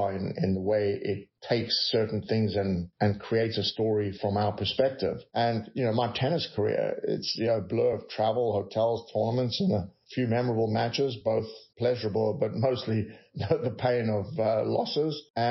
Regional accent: South Africa; also born or lived in United States; I'm from South Africa originally, and brief history of my life is I grew up in South Africa.

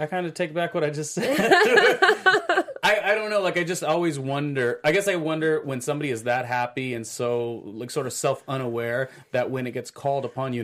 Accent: California, United States; I'm an original Californian who really belongs in New York at all times.

